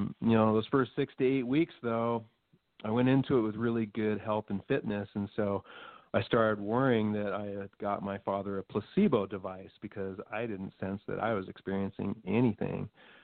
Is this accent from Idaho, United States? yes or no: yes; Idaho, United States; My parents were going through their end-of-life journey back in my hometown, so I left my little mountain town. I came back to southeastern Idaho to help them through that.